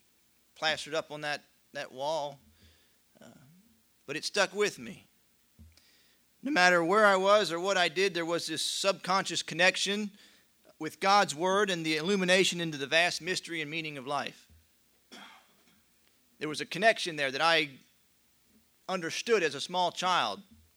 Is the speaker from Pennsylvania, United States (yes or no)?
yes; Pennsylvania, United States; The church that I grew up in Pennsylvania, had an image of an open book displayed above the pulpit on the wall